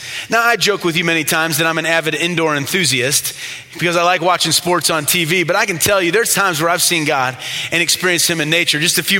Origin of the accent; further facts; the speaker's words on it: Midwest, United States; But I'm from the Midwest.